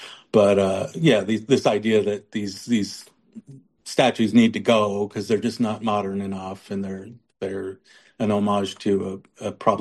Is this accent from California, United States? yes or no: no; Las Vegas, Nevada, United States; I think a lot of people say they see that I grew up in Vegas, and but I'm not like a Vegas guy.